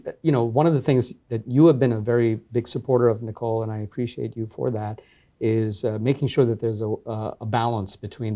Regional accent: Brooklyn, New York, United States; I think it has to do with growing up in Brooklyn.

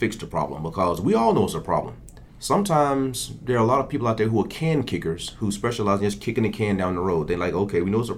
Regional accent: Alabama, United States; I grew up in Alabama.

